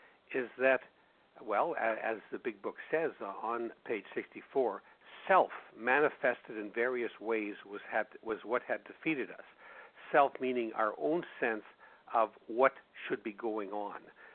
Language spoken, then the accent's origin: English; Winnipeg, Manitoba, Canada; my hometown of Winnipeg, Canada